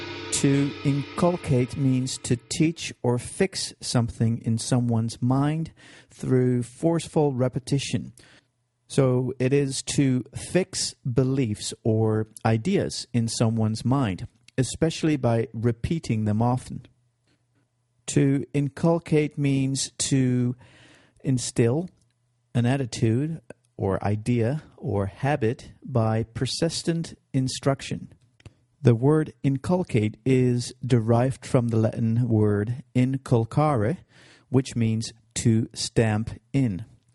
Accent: Netherlands; now in Cape Town, South Africa; coming to you from Cape Town, South Africa. … I'm from the Netherlands.

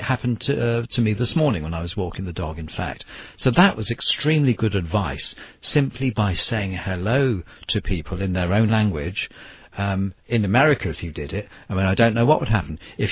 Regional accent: London, United Kingdom; I'm from London

